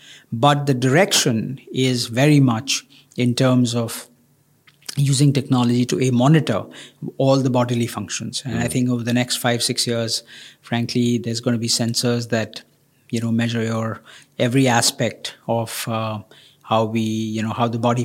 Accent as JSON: {"language": "English", "country": "India", "said": "I come from India. You know, 20 years ago, India had only 30 million telephone lines."}